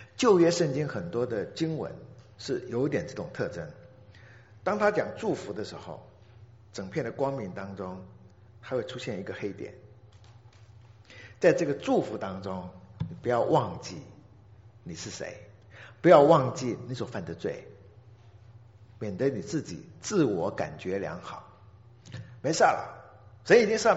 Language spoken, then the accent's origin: Chinese; China; 一个图画是在我们中国人哈，我们中国有个阴阳观念哈，阴阳黑白。